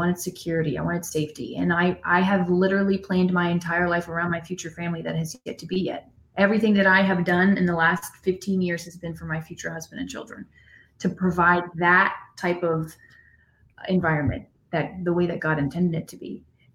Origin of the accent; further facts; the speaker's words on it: the South, United States; One, I'm from the South.